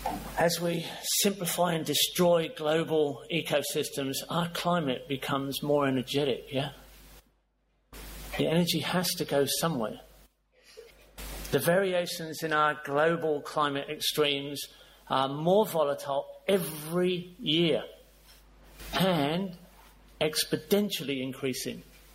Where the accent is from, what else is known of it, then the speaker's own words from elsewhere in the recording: Bournemouth, South West England, United Kingdom; also born or lived in Stoke-on-Trent; I was born in Stoke-on-Trent in Staffordshire in 1954. My parents moved to Bournemouth in 1956, where I went to school and grew up fishing the Stour and the Avon and the Hampshire and Dorset coasts.